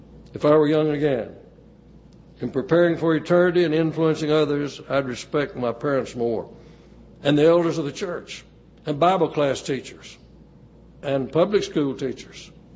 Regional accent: Sherman, Texas, United States; in the old Walnut Street building in Sherman, Texas, my hometown.

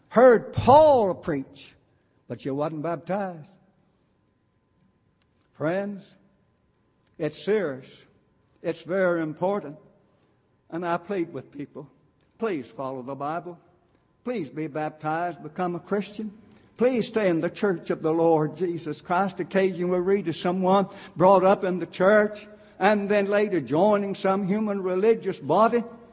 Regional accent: Murray, Kentucky, United States; He even came to Murray, Kentucky, and had the debate, my hometown, in the late 80s of 1800.

